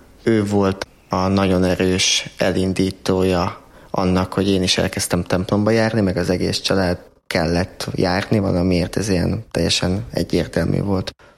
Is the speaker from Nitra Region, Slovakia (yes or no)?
yes; Komárno, Nitra Region, Slovakia; Felvidékről származom, Komárnónak hívott Révkomáromból, ott születtem, ott nőttem fel, ott élnek a szüleim, nővérem, családtagjaim, oda jártam általános iskolába, óvodába, gimnáziumba, mindezt magyar nyelven.